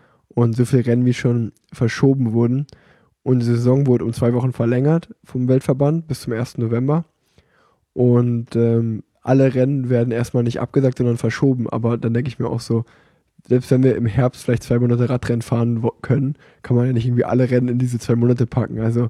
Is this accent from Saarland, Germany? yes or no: no; Cologne, North Rhine-Westphalia, Germany; als Kölner, der in Köln wohnt